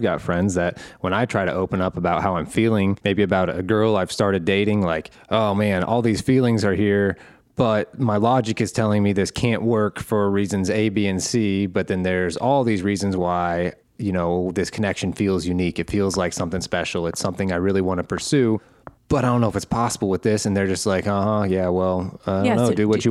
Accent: Midwest, United States; We're both from the Midwest

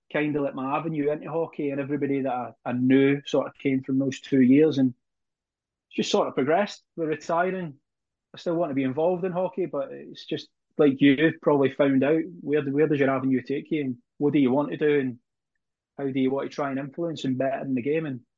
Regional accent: Paisley, Scotland, United Kingdom; I grew up in Paisley, basically a impoverished housing scheme, as we call them, called Seatill in Paisley.

